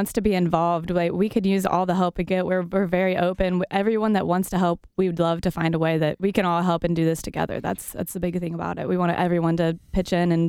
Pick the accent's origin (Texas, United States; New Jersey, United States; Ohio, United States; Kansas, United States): Ohio, United States; Cincinnati; I am from Cincinnati, Ohio.